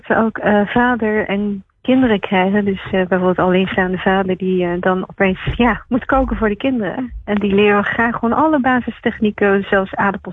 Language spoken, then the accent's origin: Dutch; Singapore; Dutch is a second language; omdat ik zelf natuurlijk Chinees ben. Ik kom uit Singapore.